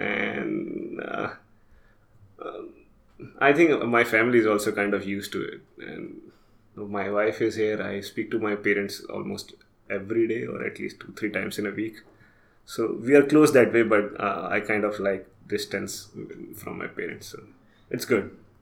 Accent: Delhi, India; So I come from India, Delhi, and I was in Merchant Navy for almost 10 years.

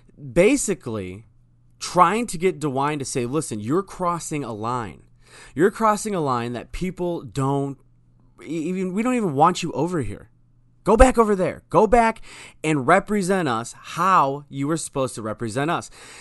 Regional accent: Cleveland, Ohio, United States; I'm from Ohio. Everybody knows that. If you don't know that, then you're listening somewhere outside of Ohio, and I'm from the Cleveland area.

